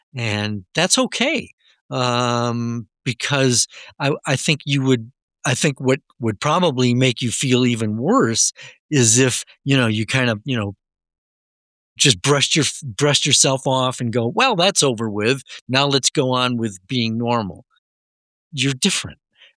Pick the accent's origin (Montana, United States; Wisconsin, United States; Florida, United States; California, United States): Wisconsin, United States; La Crosse; I'm from La Crosse, Wisconsin, along the Mississippi River on Wisconsin's west coast.